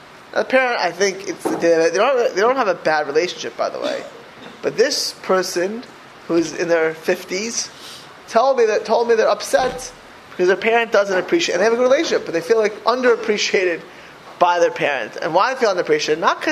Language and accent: English; Miami Beach, Florida, United States; And I grew up in Miami Beach.